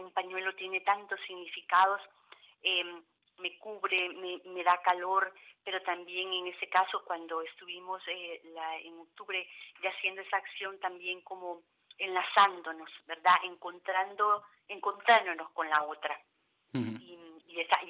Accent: El Salvador; en mi caso, que mi país de origen, El Salvador

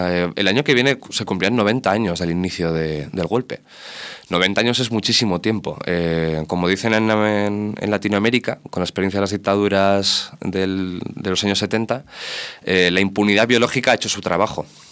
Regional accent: Legutio, Basque Country, Spain; Yo me crié también en Legutio

